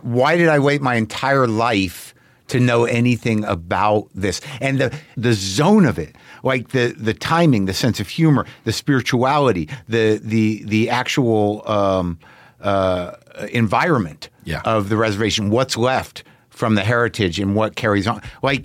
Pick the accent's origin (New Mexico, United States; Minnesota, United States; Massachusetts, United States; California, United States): New Mexico, United States; But it's interesting growing up in New Mexico around indigenous people